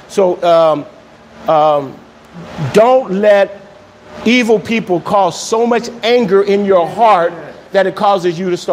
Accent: Los Angeles, California, United States; Because I grew up in South Central LA and I play football

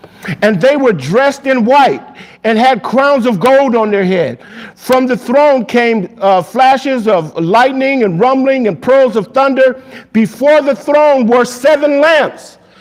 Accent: Los Angeles, California, United States; I grew up in South Central LA. It was a horrible experience.

